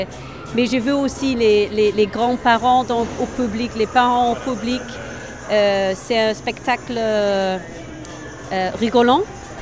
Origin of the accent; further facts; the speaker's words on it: Scotland, United Kingdom; French is a second language; now in Berlin, Germany; Oui, je suis écossaise, mais je viens de Berlin